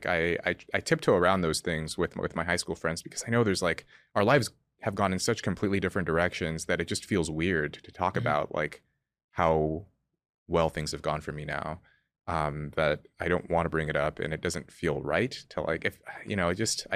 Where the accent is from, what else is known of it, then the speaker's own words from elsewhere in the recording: California, United States; and this is common where I grew up in California, none of the six of us were raised by both of our birth parents.